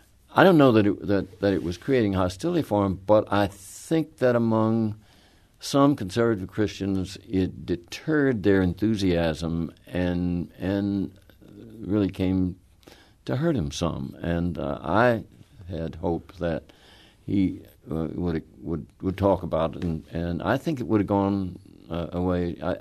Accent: the South, United States; as one who was born and raised in the South, it was haunting.

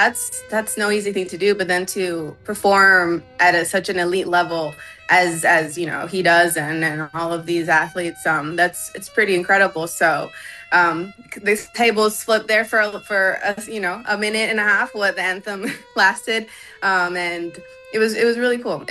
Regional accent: Puerto Rico; growing up in Puerto Rico, you always dream of one day reaching, you know, the big stages

